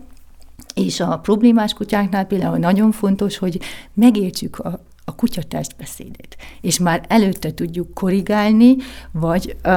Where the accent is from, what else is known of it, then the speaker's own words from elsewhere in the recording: Zalaegerszeg, Zala, Hungary; now in Vienna, Austria; Bécsben élek, Zalaegerszegen nőttem fel